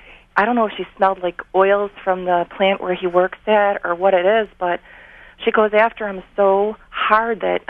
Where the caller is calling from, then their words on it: Lakeview, New York, United States; Lakeview, New York.